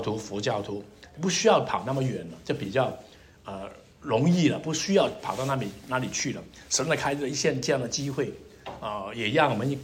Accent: Guangdong, China; 我们广东人叫他也

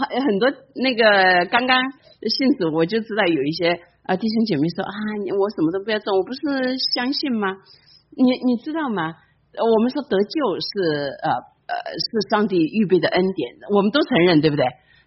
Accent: China; now in United States; 我们从中国来美国怎么来的？坐飞机

